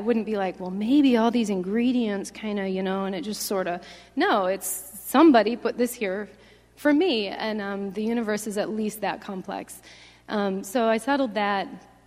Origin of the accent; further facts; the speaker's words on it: Illinois, United States; So I grew up in Northern Illinois. I was the second of four girls and a boy on a dairy farm.